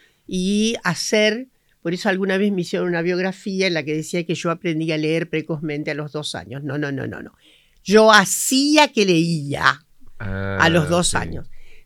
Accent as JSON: {"language": "Spanish", "region": "La Pampa", "country": "Argentina", "tie": "born there", "said": "Yo nací en la provincia de La Pampa, que es una provincia híbrida en el sentido de que tiene, ¿cómo decirle?, etnias diversas, como se forjó en general la nación argentina y nuestras naciones."}